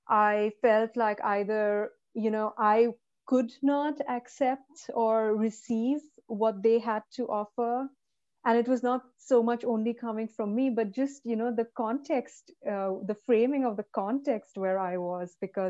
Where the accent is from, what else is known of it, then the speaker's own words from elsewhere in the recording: India; because I grew up in India in a very populated city, and I saw so many children on the streets